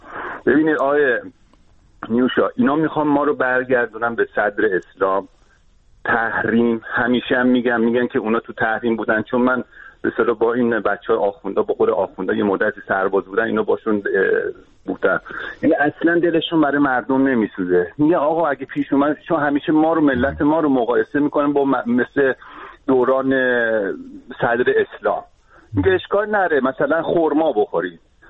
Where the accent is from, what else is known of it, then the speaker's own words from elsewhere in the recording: Tehran, Tehran Province, Iran; moved away; ولی من خودم بچه تهرانم، جنوب شهر تهرانم. من بعضی موقع به صدا میرم ایران، خانواده رو میبینم.